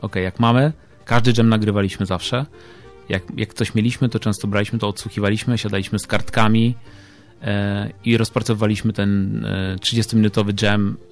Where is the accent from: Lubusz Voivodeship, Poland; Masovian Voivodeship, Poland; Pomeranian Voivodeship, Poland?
Masovian Voivodeship, Poland; Radom; now in Warsaw, Poland; Ja pochodzę z Radomia, ale też mieszkam i żyję w Warszawie już od długiego czasu.